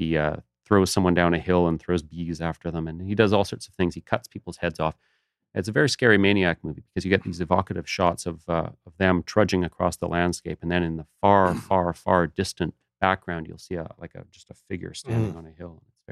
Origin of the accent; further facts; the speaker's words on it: Canada; But being Canadian means that you see all these things on late night television, on CBC Uncut and stuff